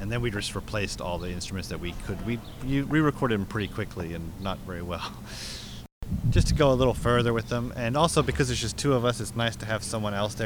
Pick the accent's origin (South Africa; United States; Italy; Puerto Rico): South Africa; my dad's an Anglophile because I'm from South Africa.